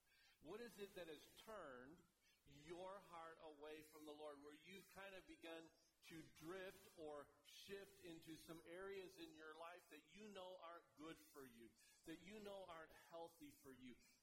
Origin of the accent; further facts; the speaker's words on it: Michigan, United States; I pretended that I was Isaiah Thomas growing up in Michigan.